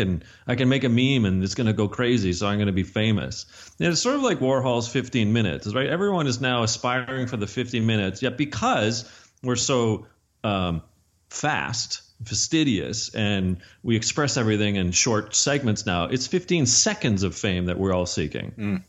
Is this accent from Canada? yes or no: yes; Canada; I'm Canadian